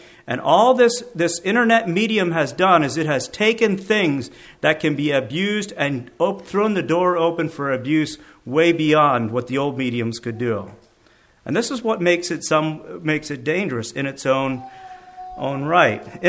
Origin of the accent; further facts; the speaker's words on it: Lebanon, Pennsylvania, United States; I'm from Lebanon.